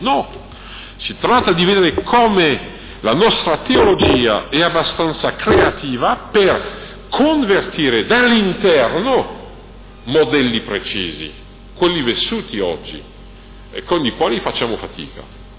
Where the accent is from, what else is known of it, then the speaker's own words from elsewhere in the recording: France; mi ricordo recentemente nel mio paese, quindi in Francia, a Parigi, un banchiere